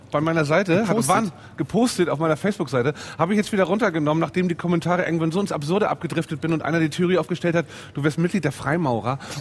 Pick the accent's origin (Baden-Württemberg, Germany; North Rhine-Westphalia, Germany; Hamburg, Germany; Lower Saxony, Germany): Hamburg, Germany; weil es nun mal meine Heimat auch ist, ein wunderschöner Laden, kann man nichts gegen sagen, die große Freiheit in Hamburg.